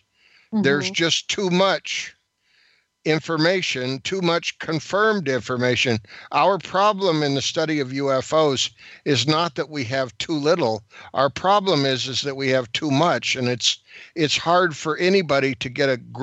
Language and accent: English; San Francisco Bay Area, California, United States; I ended up growing up in San Francisco Bay Area.